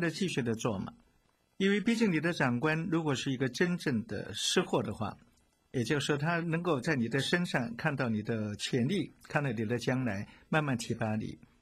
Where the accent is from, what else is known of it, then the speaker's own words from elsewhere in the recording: China; 我们特别是中国人，我们中国人是喜欢讲什么，讲一个人际关系